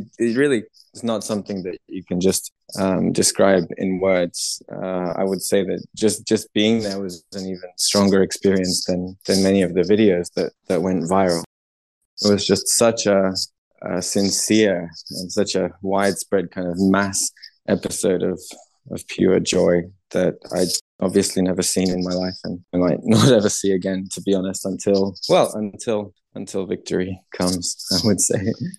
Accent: Sydney, New South Wales, Australia; now in Europe; I am from Sydney in Australia, from quite a long way away from where I am now. But I've lived in and studied in Europe for 7 years now

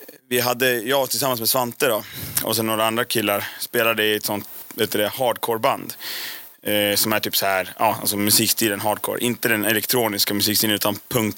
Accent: Västerås, Västmanland County, Sweden; 92 föddes jag. Här i Västerås, jag är uppväxt här. Jag har bott här i Västerås hela mitt liv.

